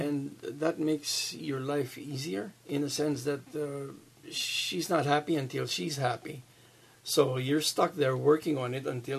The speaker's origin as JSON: {"language": "English", "country": "Philippines", "tie": "born there", "also_born_or_lived": "Los Angeles / Las Vegas", "moved": "as an adult", "said": "I came here in 2001. As you know, I was born in the Philippines. I left the Philippines in 1984, just before the revolution. The family migrated to the United States. I lived in Los Angeles for 5 years."}